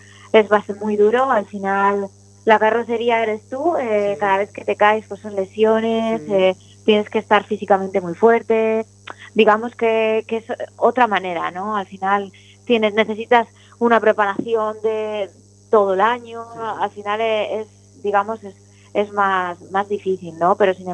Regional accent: Santander, Cantabria, Spain; yo nací en Santander, pero bueno, porque todos los niños aquí nacemos en Santander, claro. Pero sí que vivo ahí, trabajo ahí, o sea, entreno ahí, toda mi vida la tengo ahí.

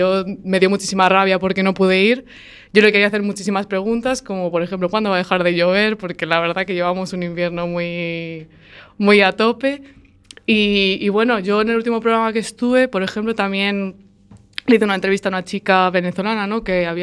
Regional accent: Burgos, Castile and León, Spain; now in Oleiros, Spain; vivo en Oleiros, aunque yo tengo raíces castellanas, yo soy de Burgos, pero bueno, ya llevo unos cuantos años aquí.

